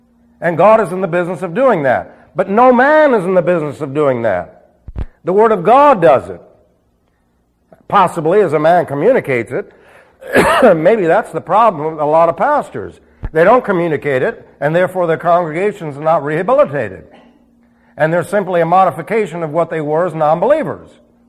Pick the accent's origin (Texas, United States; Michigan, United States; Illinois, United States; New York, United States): New York, United States; now in Arizona, United States; Man, when I first got here, I was from New York.